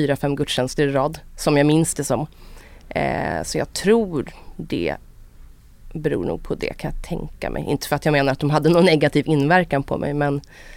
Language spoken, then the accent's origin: Swedish; Uppsala, Uppsala County, Sweden; Jag är född i Uppsala, uppvuxen där de 10 första åren. Sen flyttade jag ut på landet med min mamma för att hon fick jobb som präst där.